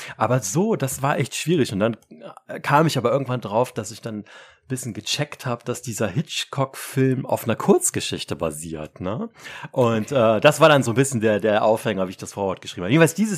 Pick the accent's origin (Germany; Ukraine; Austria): Germany; Erftstadt, North Rhine-Westphalia; es gibt eine Erftstädter, wo ich herkomme, Schreibgruppe, die heißen die Kraniche.